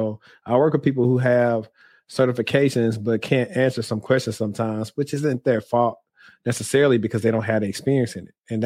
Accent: the South, United States; You know, I'm from the South, so you see a girl from far away

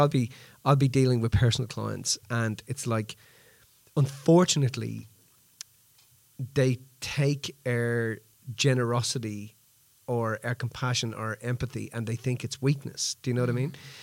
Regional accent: Dublin, Leinster, Ireland; It really reminds me of my when I was about 8 or 10 years old, summertime in Dublin, listening to that song.

